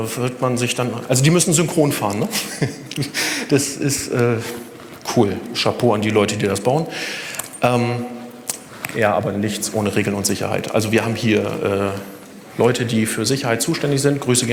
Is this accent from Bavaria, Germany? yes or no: yes; Bubenreuth, Bavaria, Germany; Ich bin in Erlangen groß geworden, beziehungsweise in Bubenreuth, knapp daneben, Einfahrt zu Erlangen.